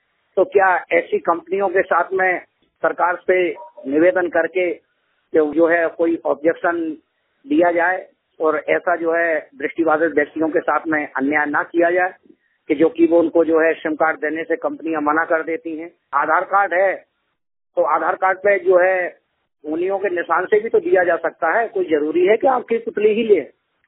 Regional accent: Itarsi, Madhya Pradesh, India; नगर इटारसी, जिला नर्मदापुरम, मध्य प्रदेश का निवासी हूँ।

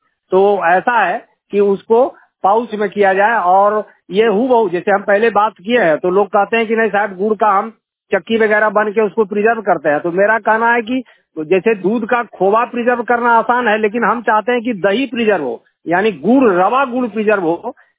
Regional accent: Son, Bihar, India; ग्राम सोन पे, पंचायत गरसंडा, अंचल जमुई।

